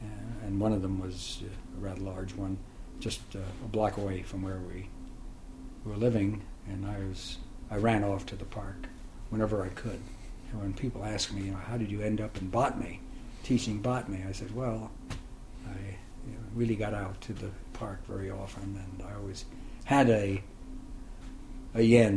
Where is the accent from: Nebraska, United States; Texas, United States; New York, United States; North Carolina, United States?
New York, United States; born there; I was born in New York in 1921 of immigrant parents. They both came from the Russian Empire, one dad from White Russia and my mother from the Ukraine.